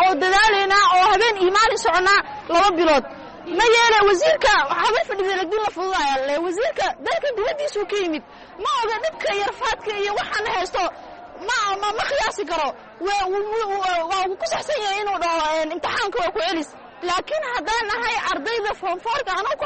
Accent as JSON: {"language": "Somali", "town": "Kismayo", "region": "Jubaland", "country": "Somalia", "said": "waxaan ka socdaa ardayda Jubaland gaar ahaan magaalada Kismaayo."}